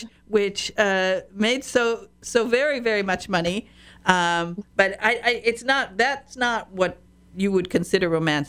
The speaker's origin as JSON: {"language": "English", "region": "Michigan", "country": "United States", "tie": "born or raised there", "said": "when I was a little girl, I was raised in Upper Peninsula of Michigan"}